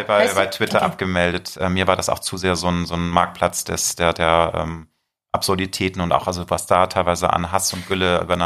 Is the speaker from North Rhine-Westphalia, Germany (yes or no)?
no; Hamburg, Germany; Ich bin ja auch Hamburger Jung